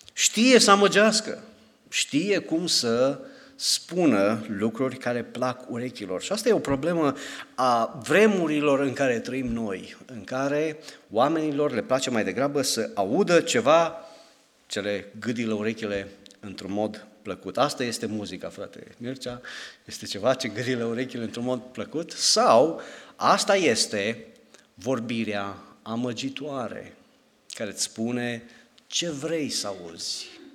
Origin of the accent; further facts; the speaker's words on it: Romania; Noi, ca români, spunea cineva, avem un talent deosebit.